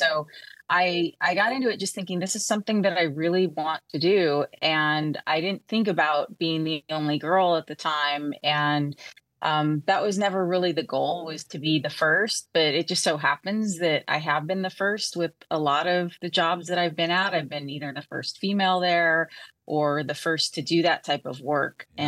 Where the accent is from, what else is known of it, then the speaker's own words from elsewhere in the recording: Los Angeles, California, United States; Growing up in Los Angeles, there's a lot of helicopters in the city.